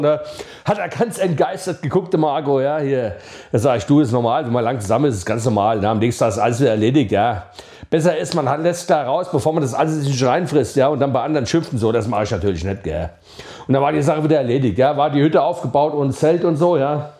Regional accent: Pohl-Göns, Hesse, Germany; da, wo ich herkomme, ja, hier in Hessen, ja, Paul Gönz komme ich her

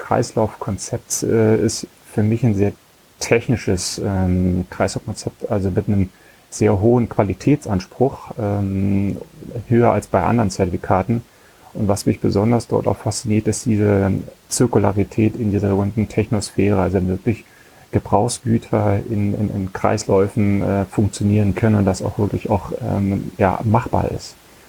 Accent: Germany; ich komme aus der DDR

